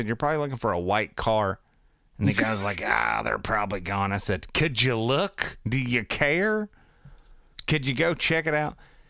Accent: Tennessee, United States; I'm from Tennessee.

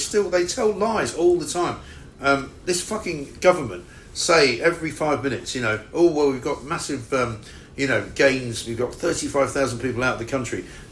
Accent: Scotland, United Kingdom; I'm Scottish, but I'm certainly British.

